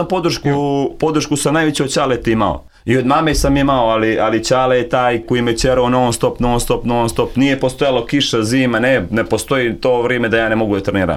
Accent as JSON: {"language": "Serbian", "country": "Montenegro", "said": "To je tako, stvarno mi Crnogorci volimo Beograd"}